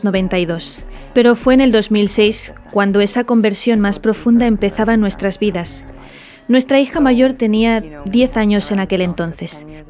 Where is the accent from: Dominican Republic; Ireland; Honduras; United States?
Ireland; County Meath; Spanish is a second language; Soy de Irlanda, de County Meath, en Irlanda.